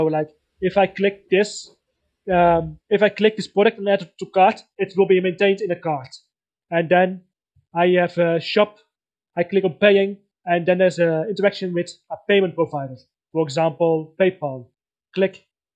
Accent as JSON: {"language": "English", "town": "Breda", "region": "North Brabant", "country": "Netherlands", "tie": "born or raised there", "lives_now": "Eindhoven, Netherlands", "said": "I moved from my hometown Breda to Eindhoven"}